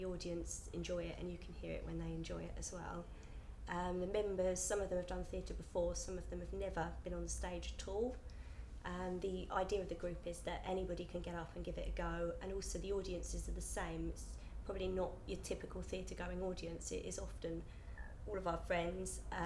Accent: Eastbourne, South East England, United Kingdom; I'm 31, and I'm from Eastbourne.

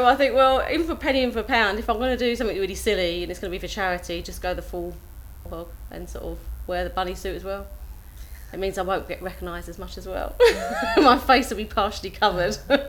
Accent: Barking, London, United Kingdom; I'm from Barking in Essex, which is more like East London. From a good, honest, hard-working family.

